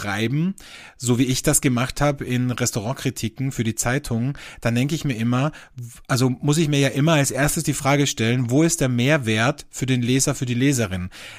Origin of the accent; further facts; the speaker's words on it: Austria; Bei uns in Österreich ist Grauburgunder oder Pinot Gris, wie auch genannt wird, sehr beliebt.